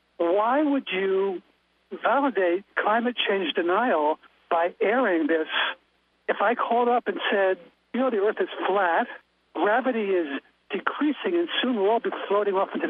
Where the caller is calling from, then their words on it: Deerfield, Massachusetts, United States; I am calling from Deerfield, Massachusetts.